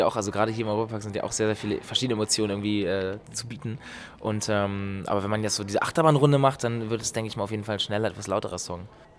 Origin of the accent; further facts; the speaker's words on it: North Germany, Germany; Ich habe in der Nähe vom Freizeitpark gewohnt, in meiner alten Heimat im Norden.